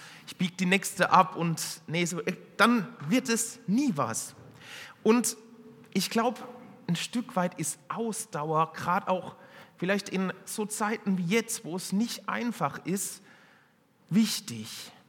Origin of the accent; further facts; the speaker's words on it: Wiesloch, Baden-Württemberg, Germany; Und ja, wir kommen aus Wiesloch.